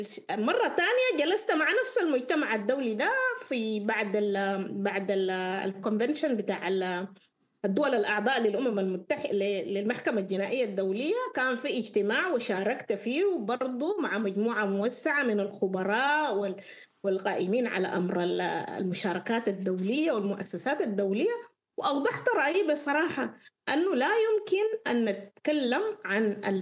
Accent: Sudan; ونحن كشعب سوداني لا نرغب في أن نحكم بواسطة ميليشيات ولا بواسطة العسكر

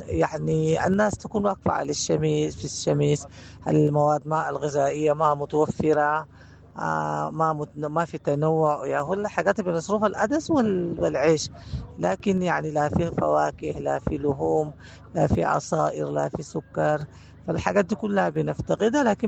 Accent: Sudan; لأنه العادات والتقاليد بتاعتنا إحنا كسودانيين افتقدناها هنا في معسكرات الهجوم

